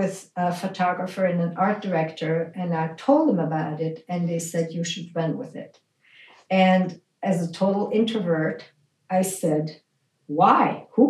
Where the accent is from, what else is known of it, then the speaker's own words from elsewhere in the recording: Belgium; So I grew up in Belgium, and between the time I was 6 until I was 10, we went on vacation to Switzerland for a month.